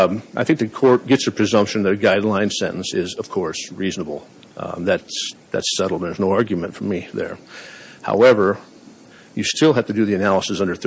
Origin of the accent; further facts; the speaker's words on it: Marshalltown, Iowa, United States; I'm an attorney from Marshalltown, Iowa.